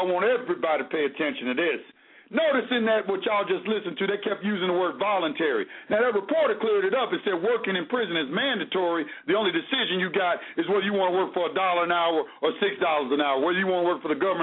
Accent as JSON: {"language": "English", "region": "Georgia", "country": "United States", "said": "I'm from Georgia. I know the Georgia statute codes and regulations pretty thoroughly."}